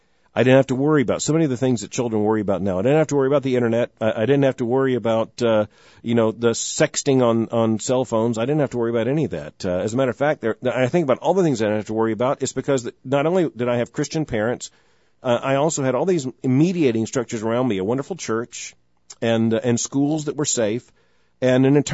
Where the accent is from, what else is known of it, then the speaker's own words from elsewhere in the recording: Lakeland, Florida, United States; born there; she saw I was born in Lakeland, Florida